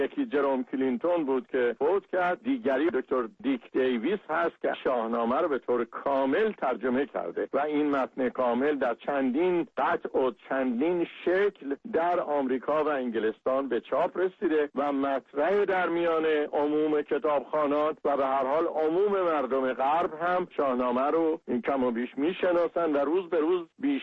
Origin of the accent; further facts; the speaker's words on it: Iran; ما که ایرانی هستیم